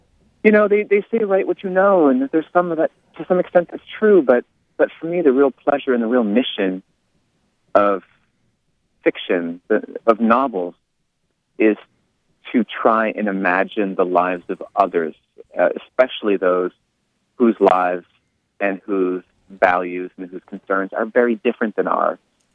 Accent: Leech Lake, Minnesota, United States; I'm Ojibwe from Leech Lake, and so, you know, that whole aspect of the story is sort of drawn from the place that I care about the most and love the most. But my father's also, he's Jewish. He's not from Leech Lake. He's from Austria

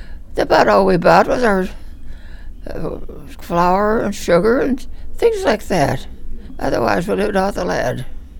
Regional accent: Moose Valley, Minnesota, United States; also born or lived in Duluth; I was born in 1908 in Duluth. I was 2 years old when my folks decided to move up here. So we moved up to Moose Valley, you know where that is? And by the time I was 2 years old, I was raised in Moose Valley.

